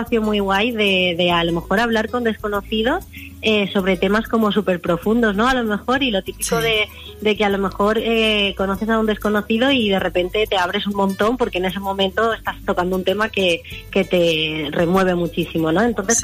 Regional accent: Valencian Community, Spain; la tradición, ¿no?, que tiene estar de Parquineo también como valencianos y valencianas

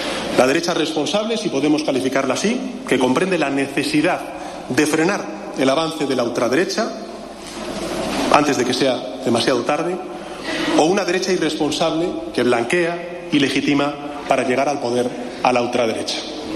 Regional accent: Spain; nosotros somos tan españoles como ustedes, no somos menos españoles que ustedes.

